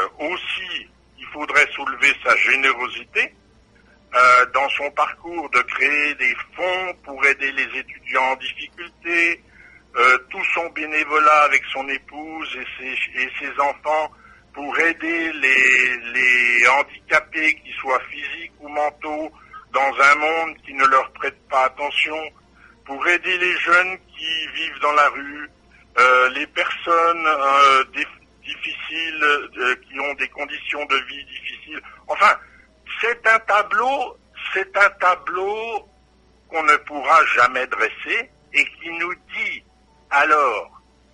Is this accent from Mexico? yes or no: no; France; et bien sûr que je suis français du monde et citoyen du monde